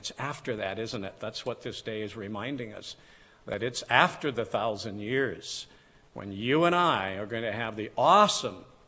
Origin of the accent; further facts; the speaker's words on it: Tennessee, United States; born there; But knowing many of my relatives, I was born in Tennessee, and they were a bunch of drinkers.